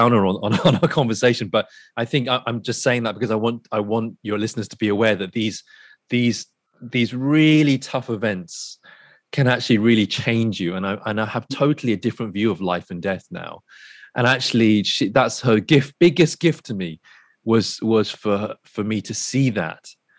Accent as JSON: {"language": "English", "region": "England", "country": "United Kingdom", "tie": "born or raised there", "accent": "British", "said": "emigrated in 1965 to UK, and that's where I was born. A few years later, I was born and I was educated there. So I'm British, hence the accent. But but I grew up knowing that I was in England and I was British, but I knew I was also Asian."}